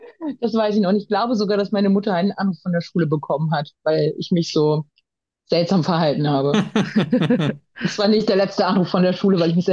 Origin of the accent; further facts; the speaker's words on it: Berlin, Germany; in meiner Kindheit in Berlin